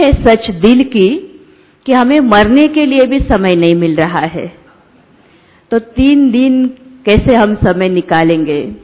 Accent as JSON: {"language": "Hindi", "town": "Islampur", "region": "Maharashtra", "country": "India", "said": "हम इस्लामपुर से हैं"}